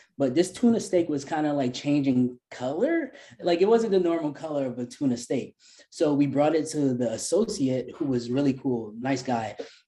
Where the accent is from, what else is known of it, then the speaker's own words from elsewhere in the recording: New York City, New York, United States; I was born and raised in New York, in the Lower East Side, actually. I currently live in Brooklyn, but I'm from the Lower East Side